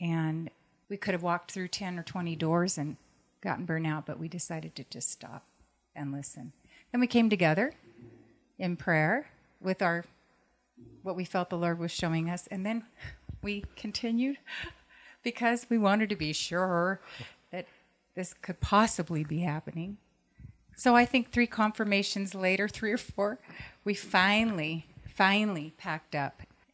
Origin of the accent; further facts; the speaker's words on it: Spokane, Washington, United States; I grew up in Spokane, Washington. I ended up on the west side of the mountains for many, many years, raising kids and so forth.